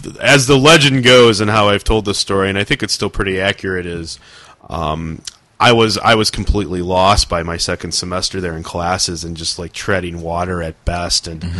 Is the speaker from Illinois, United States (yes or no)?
yes; Calumet City, Illinois, United States; I grew up in Calumet City, Illinois, which is in the deep, deep south suburbs of Chicago, straight down past the garbage dump.